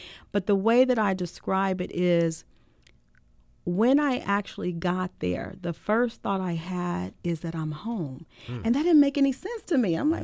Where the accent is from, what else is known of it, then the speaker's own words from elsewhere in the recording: Los Angeles, California, United States; having been raised in South Central LA gave me a backbone. It actually, I didn't know. I used to tell people when I moved to the East Coast